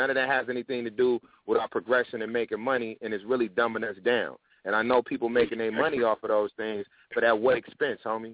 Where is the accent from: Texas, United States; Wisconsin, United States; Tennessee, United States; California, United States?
Tennessee, United States; also born or lived in Detroit / New York / Atlanta; So it's people I grew up with in Tennessee, you know what I mean? It's people I grew up with. I lived in Detroit for a while and New York and Atlanta and out here.